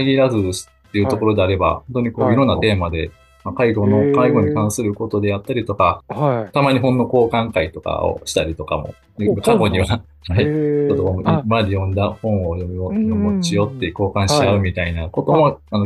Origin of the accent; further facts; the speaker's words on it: Nabari, Mie, Japan; now in Sakai, Japan; 生まれも育ちも名張でして。